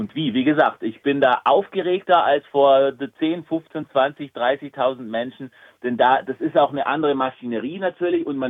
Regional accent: South Tyrol, Italy; Also wir spielen heute in meiner Heimat hier in Südtirol

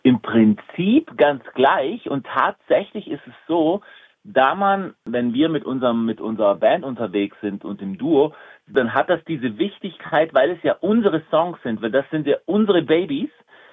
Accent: South Tyrol, Italy; Also wir spielen heute in meiner Heimat hier in Südtirol

